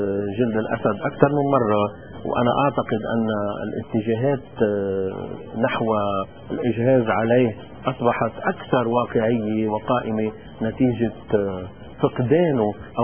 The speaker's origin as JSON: {"language": "Arabic", "country": "Lebanon", "said": "نحن كلبنانيين"}